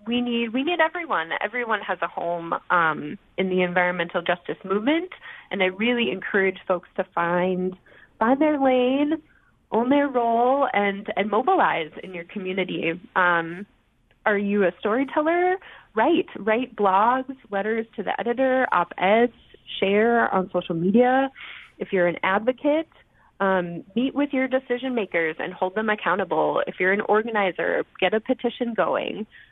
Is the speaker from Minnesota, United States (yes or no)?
yes; Duluth, Minnesota, United States; reflecting on growing up in Duluth, where January was a solid negative 12 degrees throughout the entire month.